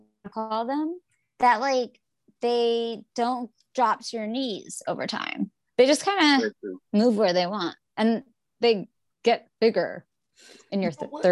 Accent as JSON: {"language": "English", "region": "Indiana", "country": "United States", "tie": "born or raised there", "said": "And I mean, I grew up in Indiana for the most part."}